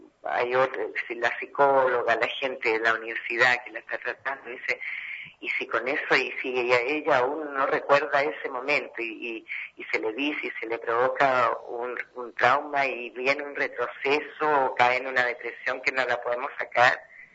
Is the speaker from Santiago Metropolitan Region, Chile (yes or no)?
no; Magallanes and Chilean Antarctica, Chile; además somos magallánicos, acostumbrados a una vida tranquila